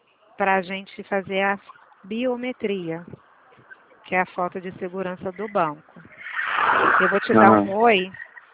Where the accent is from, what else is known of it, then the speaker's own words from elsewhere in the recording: Niterói, Rio de Janeiro, Brazil; Não, eu sou de Niterói.